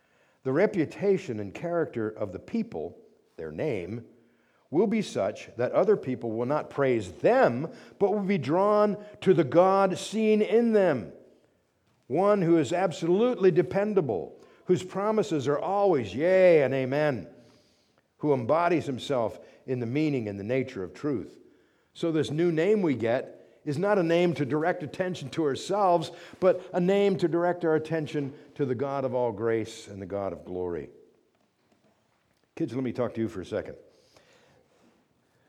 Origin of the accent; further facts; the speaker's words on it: United States; If my first thing is to identify myself as an American, well, that's okay.